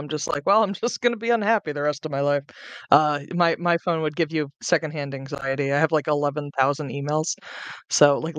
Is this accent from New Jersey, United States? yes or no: yes; New Jersey, United States; I was raised Italian in New Jersey.